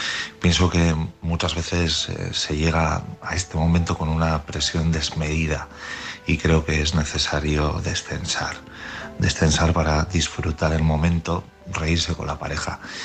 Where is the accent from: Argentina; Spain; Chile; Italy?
Spain; Bilbao, Basque Country; de Bilbao.